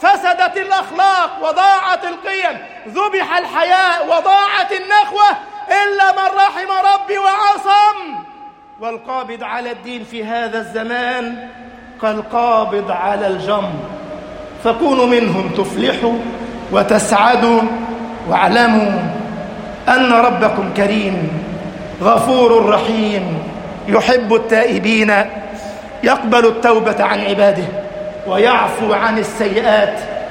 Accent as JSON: {"language": "Arabic", "country": "Egypt", "said": "اللهم اجعل بلدنا مصر أمناً أماناً"}